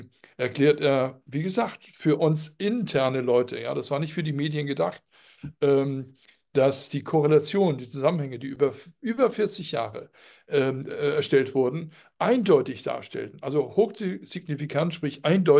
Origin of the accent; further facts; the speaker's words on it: Hamburg, Germany; Ja, ich würde als Hamburger Junge sagen, verarscht hat.